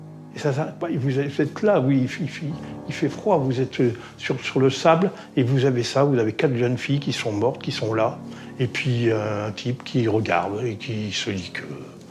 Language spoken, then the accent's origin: French; Boulogne-sur-Mer, Hauts-de-France, France; du patois de Boulogne-sur-Mer, que je connais puisque je suis natif de Boulogne-sur-Mer.